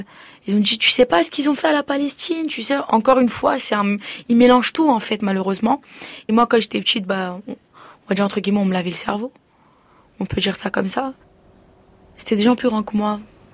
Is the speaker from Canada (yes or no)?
no; Bondy, Île-de-France, France; Je suis née à Bondy, j'ai grandi à Bondy.